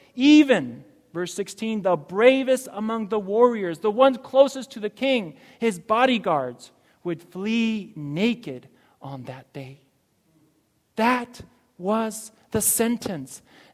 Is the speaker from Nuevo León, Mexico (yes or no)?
yes; Montemorelos, Nuevo León, Mexico; English is a second language; also born or lived in Berrien Springs, Michigan, United States; When I moved from Bering Springs, Michigan, being in Michigan for about 4 years, and I was already 7, 8 years old, I moved back to Mexico where my dad had a teaching position in Montemorelos